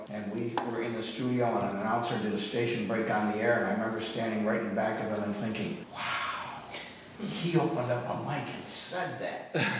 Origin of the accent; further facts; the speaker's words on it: Rochester, New York, United States; now in Boston, United States; Well, originally, I am not from Massachusetts. I grew up in Rochester, New York, as a matter of fact.